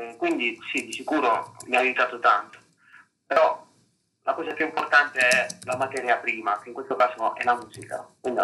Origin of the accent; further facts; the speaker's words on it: Apulia, Italy; è un artista pugliese, è proprio dalle mie parti